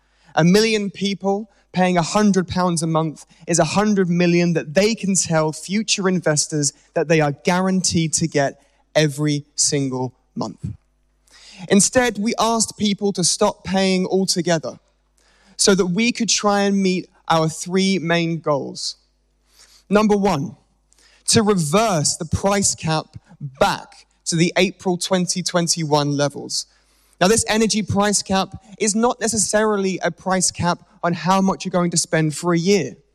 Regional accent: London, United Kingdom; Hello there … from London, Don't Pay UK.

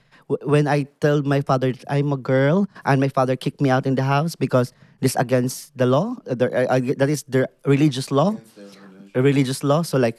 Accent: Philippines; English is a second language; I grew up in the Philippines. We having these traditions, like, my father is a Muslim, and my mother is a Christian, and my grandmother is a Babylon.

